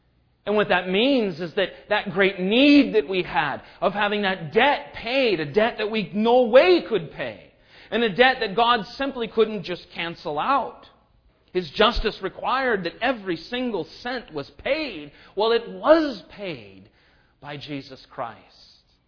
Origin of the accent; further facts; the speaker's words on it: California, United States; in the summertime and on Saturdays, growing up in Orange County, what we would do, my friends